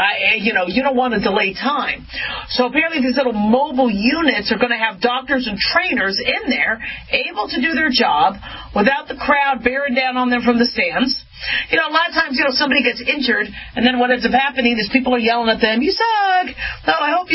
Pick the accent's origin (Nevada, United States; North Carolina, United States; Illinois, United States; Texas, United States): Nevada, United States; Las Vegas; the Raiders' future home, which is going to be my hometown, Vegas.